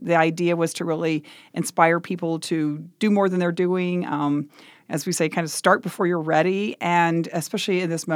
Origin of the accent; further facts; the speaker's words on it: Texas, United States; I grew up in Texas, so the book is about what it was like growing up with progressive parents in a very conservative state